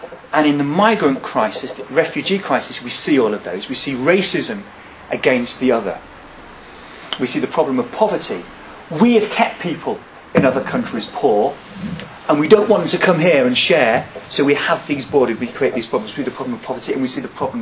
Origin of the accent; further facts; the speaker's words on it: Scunthorpe, Yorkshire and the Humber, United Kingdom; I'm from Scunthorpe, so you tend to think there.